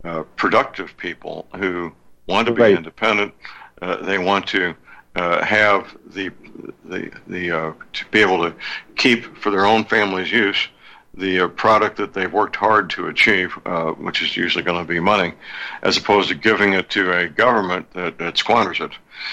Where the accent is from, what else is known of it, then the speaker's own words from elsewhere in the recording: Missouri, United States; don't bring those California socialist attitudes with them when they immigrate to my home state, Missouri, or some other place.